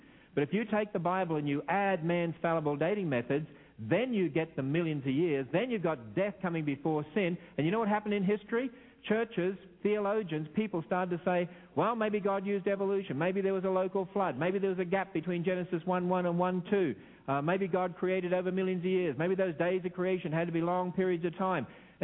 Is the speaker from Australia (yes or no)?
yes; Australia; my home country in Australia.